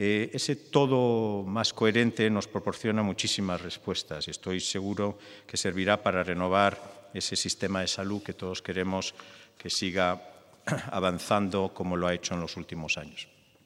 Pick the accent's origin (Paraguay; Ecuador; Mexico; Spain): Spain; Bilbao, Basque Country; También necesito, creo, decir como bilbaíno